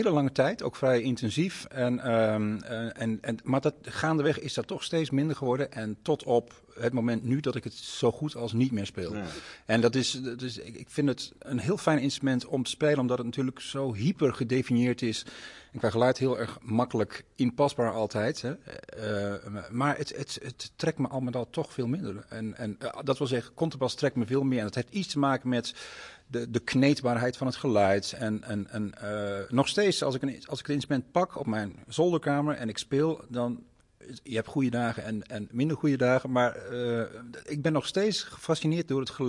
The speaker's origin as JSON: {"language": "Dutch", "town": "Doetinchem", "region": "Gelderland", "country": "Netherlands", "said": "Ik kom uit Doetinchem, uit de Achterhoek."}